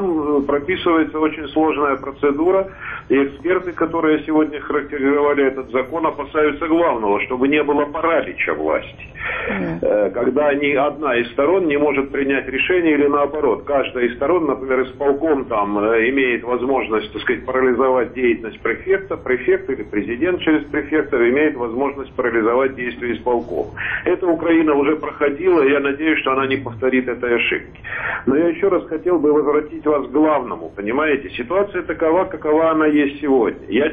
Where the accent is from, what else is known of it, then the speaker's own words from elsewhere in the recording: Russia; после года, так сказать, в Москве, у нас на родине